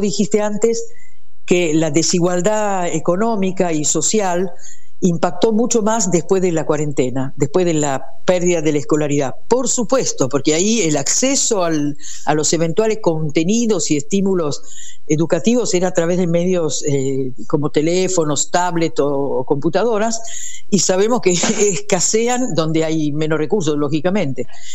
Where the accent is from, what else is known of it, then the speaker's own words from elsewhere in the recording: Italy; yo soy italiana, yo nací en Italia. Yo vivía en una base aérea porque mi papá era aviador